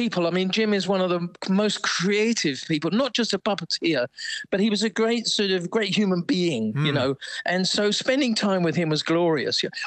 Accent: Shoreham-by-Sea, South East England, United Kingdom; I remember in my hometown of Shoreham-by-Sea, we had a youth club.

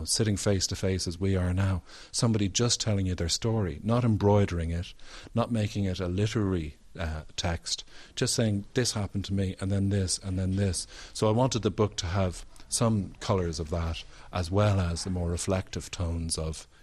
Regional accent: Ireland; that we as Irish people, I think we can understand how people who left Ireland to escape famine and oppression would have fought for the northern side

